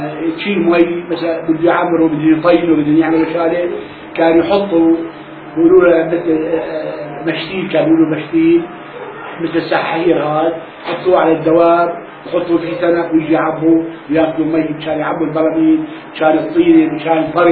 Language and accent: Arabic; Kafr Kanna, Northern District, Israel; moved away; ما كان في كهرباء نهائيا بكل البلد، وطلعنا من فلسطين ب 48 وما في كهرباء مو بس بلدنا، بكل القرى ما كان فيه كهرباء.